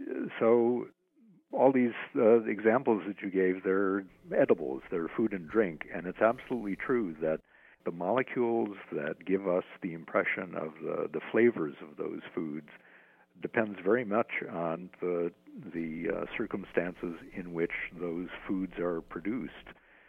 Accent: Chicago, Illinois, United States; I grew up in a suburb of Chicago in the 1950s

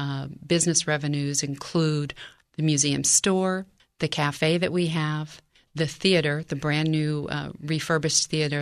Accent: Yellow Springs, Ohio, United States; I grew up in Yellow Springs, graduated Yellow Springs High School in 1979

